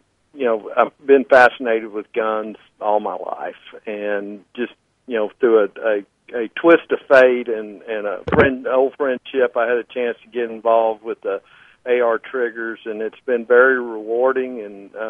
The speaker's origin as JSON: {"language": "English", "region": "Texas", "country": "United States", "said": "Well, John, first of all, I'm from Texas, so used to hunt doesn't really apply. We pretty much all hunt down here."}